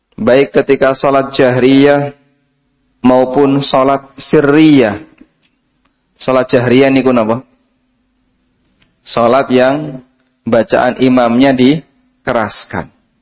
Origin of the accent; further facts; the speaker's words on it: Lamongan, East Java, Indonesia; Kampung saya ada di pesisir pantai Lamongan.